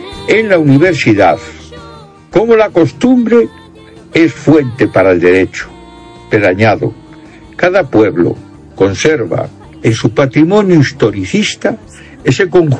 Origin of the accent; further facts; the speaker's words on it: Galicia, Spain; Mi pueblo es un enclave industrial de acento no galaico, y la ciudad de Viveiro traslada sus actividades sociales a esa parroquia de San Juan de Covas, dejando el hermoso casco histórico casi solo para los que seguimos siendo gallegos del siglo XX.